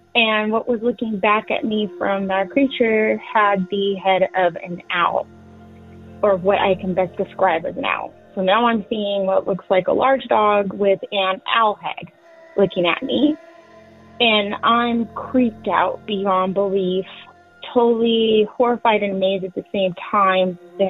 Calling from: California, United States; I'm calling from California.

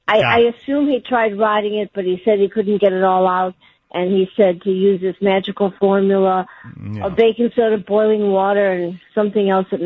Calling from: Hermosa Beach, California, United States; I'm from Hermosa Beach.

